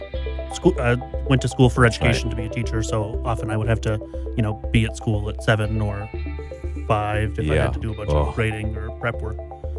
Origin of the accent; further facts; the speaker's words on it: Omaha, Nebraska, United States; I'm from Omaha, Nebraska.